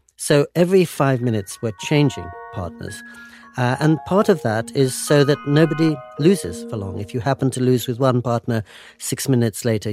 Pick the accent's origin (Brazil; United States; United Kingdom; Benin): United Kingdom; England; But she remembered I'd played ping pong as a little boy growing up in England.